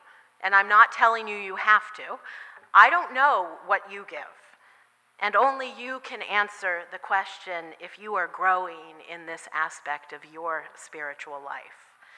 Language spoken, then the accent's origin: English; Washington, United States; I grew up with that in Washington State, so it doesn't really bother me